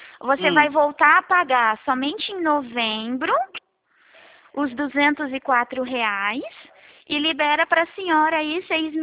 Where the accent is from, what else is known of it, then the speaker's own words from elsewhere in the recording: Araçatuba, São Paulo, Brazil; eu sou daqui de Araçatuba também